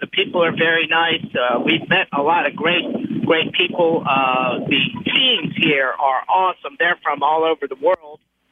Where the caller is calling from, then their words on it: Daytona Beach, Florida, United States; I'm calling you from the Rolex 24-hour race. It is race day down in Daytona.